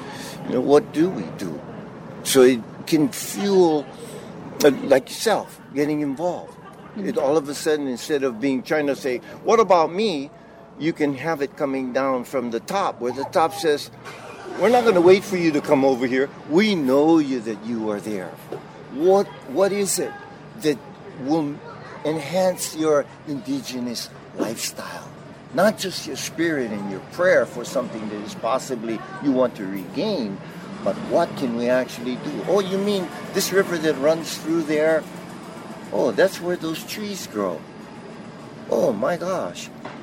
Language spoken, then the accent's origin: English; Hawaii, United States; born there; I was born in Hawaii, my mother's Hawaiian, Chinese and stuff, where I have various indigenous roots